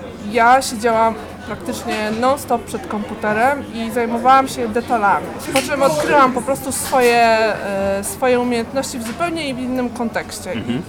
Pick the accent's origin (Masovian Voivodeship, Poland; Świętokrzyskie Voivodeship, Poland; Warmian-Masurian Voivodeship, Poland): Masovian Voivodeship, Poland; Warsaw; Tak, ja mieszkam w Warszawie i mieszkam w Warszawie od urodzenia.